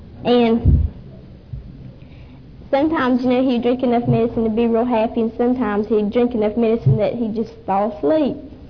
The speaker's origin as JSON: {"language": "English", "town": "Folkston", "region": "Georgia", "country": "United States", "tie": "born or raised there", "said": "It's just a place with two families, and it's 12 miles from Folkston, and I was born in Folkston, and that's where I go to school now."}